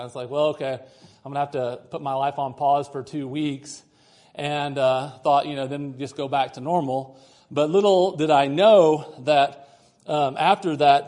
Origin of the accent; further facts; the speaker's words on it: Springfield, Missouri, United States; I'm from Berean Baptist Church in Springfield, Missouri. It's where I'm from, just down south.